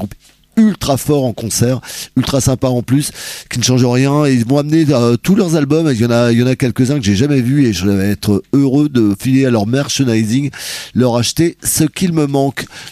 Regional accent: Brittany, France; On est breton.

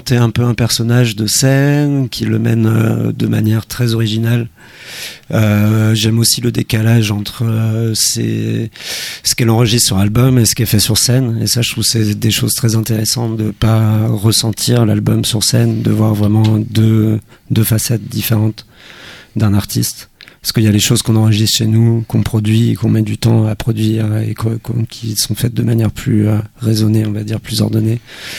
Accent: Brimnel, Brittany, France; Moi, je viens de Brimnel, le Tiercent, pas très loin de Saint-Brice-en-Cogle.

